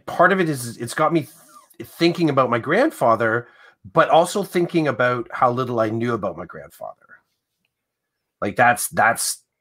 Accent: Oshawa, Ontario, Canada; not near my house, in my hometown, Oshawa, there's a Lakeview Park

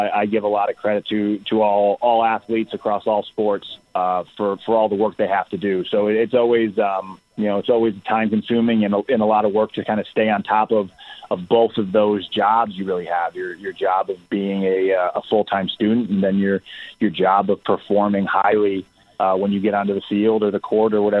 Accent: Akron, New York, United States; So I grew up in Akron, New York, small town, you know, about 120 in your graduating class in high school.

